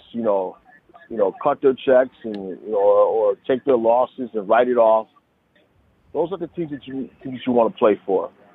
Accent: East Coast, United States; I'm from the East Coast, but I think I thrived under that atmosphere.

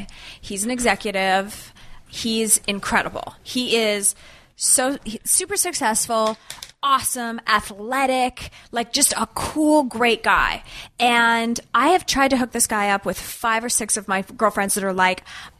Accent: Edmonton, Alberta, Canada; Edmonton, Alberta, Canada.

